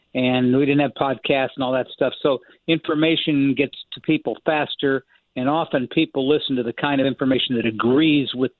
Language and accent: English; Kansas, United States; I knew a little bit about farm issues because I was from Kansas and knew about cattle and wheat and other commodities.